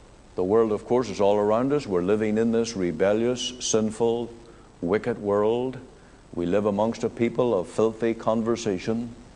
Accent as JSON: {"language": "English", "country": "Canada", "said": "I can take everything that I know as a Canadian and all that I know about Canadian life and the way of life"}